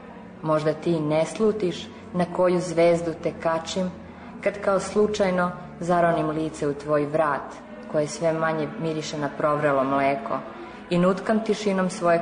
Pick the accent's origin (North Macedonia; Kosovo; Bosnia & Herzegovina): Kosovo; Uroševac; moved away as an adult; now in Inđija, Serbia; Ja sam zapravo sa Kosova, iz Uroševca, ali kao što već svi znamo šta se desilo kada sam imala 18 godina, ne svojom voljom, otišla sam odande i sada se možda mogu smatrati Inđijčankom s obzirom da sam udata ovde i ovde živim već 11 godina.